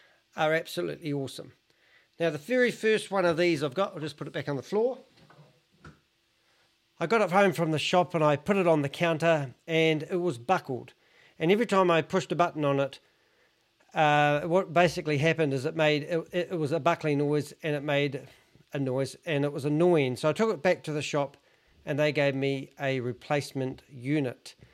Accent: New Zealand; I'm a Kiwi

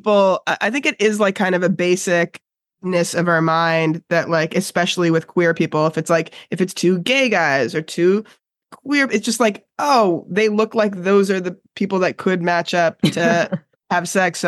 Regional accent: North York, Ontario, Canada; I've come a long way from my sort of like just daughter of immigrants growing up in North York thinking I was like a straight little good brown girl the way I was expected to be.

